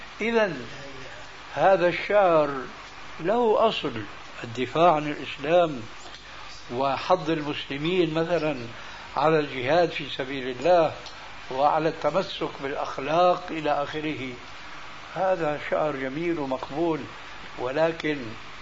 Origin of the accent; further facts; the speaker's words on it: Syria; أول ما شاهدناه عندنا في سوريا